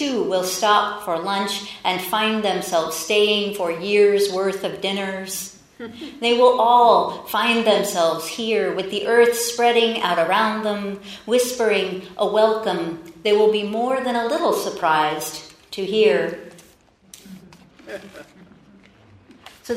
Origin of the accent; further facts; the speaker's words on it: Queens, New York, United States; also born or lived in Eureka / San Diego; now in Central Valley, United States; I'm from Queens, New York, and I lived in Eureka. And I lived in Eureka for a long time, and San Diego, and Eureka again, and I'd never expected the Central Valley to become home.